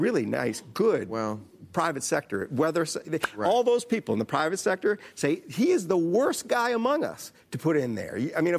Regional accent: New Orleans, Louisiana, United States; I grew up in New Orleans, and we used to, you'd figure out whether a hurricane was coming by going out and throwing a Frisbee.

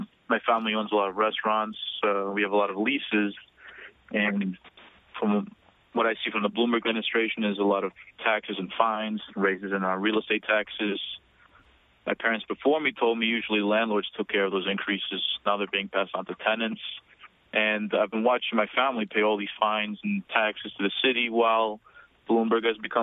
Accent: New York, United States; I'm born and raised in New York. I don't know how to do anything else. I love it here.

